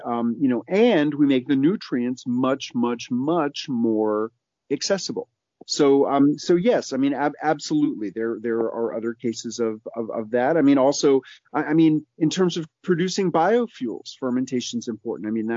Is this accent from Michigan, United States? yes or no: no; New York City, New York, United States; now in Tennessee, United States; In 1993, when I moved from New York City to rural Tennessee and had a garden for the first time, I was such a naive city kid